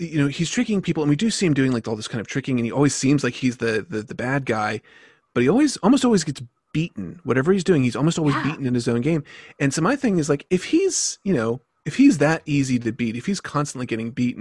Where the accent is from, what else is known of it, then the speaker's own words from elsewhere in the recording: the South, United States; Well, so I grew up in the South. So a lot of my framework for folk magic is the South. But I currently live in what would be called kind of Pennsylvania Dutch or Pennsylvania German country.